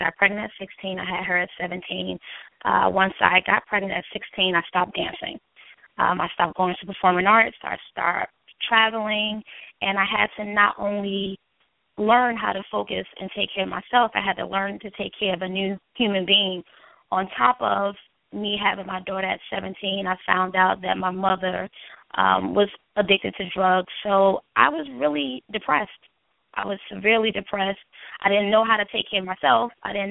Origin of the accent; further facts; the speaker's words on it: Newark, New Jersey, United States; I am from Newark, New Jersey. I grew up in a single-parent home for the first 10 years of my life.